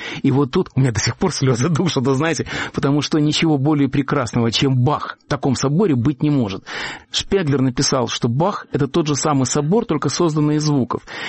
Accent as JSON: {"language": "Russian", "region": "Riga", "country": "Latvia", "tie": "born or raised there", "said": "я вырос в Риге, но Рига – это уже другая страна, не моя страна. И язык, на котором говорят в Риге, уже не мой."}